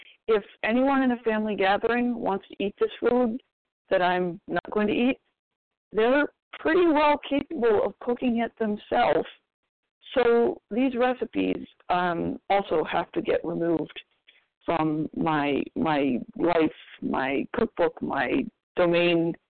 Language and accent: English; Maine, United States; Hi, this is … I'm from Maine.